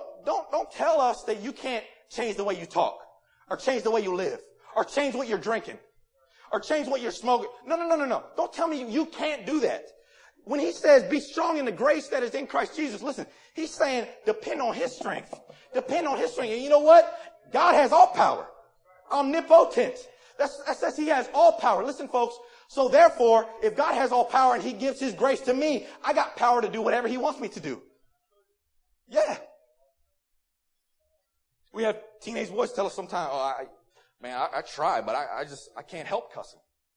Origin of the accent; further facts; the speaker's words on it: Marlboro, Maryland, United States; I grew up in Marlboro, Maryland, all right?